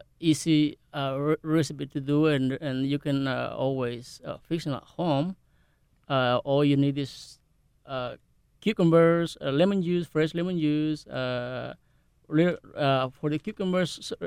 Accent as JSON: {"language": "English", "town": "Puerto Vallarta", "region": "Jalisco", "country": "Mexico", "said": "I am from Puerto Vallarta. That's on the Pacific coast"}